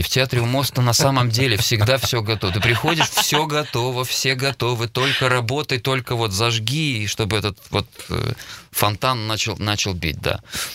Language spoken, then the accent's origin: Russian; Minsk, Belarus; Да, я родился в Минске.